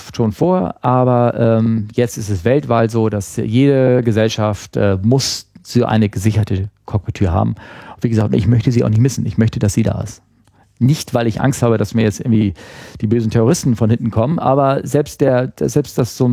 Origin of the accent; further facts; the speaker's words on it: Germany; ich bin Deutscher, ich kann nicht